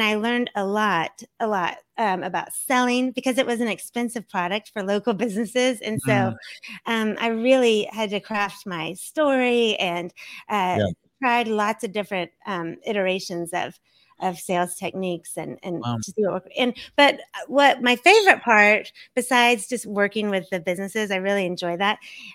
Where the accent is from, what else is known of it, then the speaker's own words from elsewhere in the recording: Texas, United States; now in Miami, United States; But interestingly enough, I actually came from the Texas and the Southeast.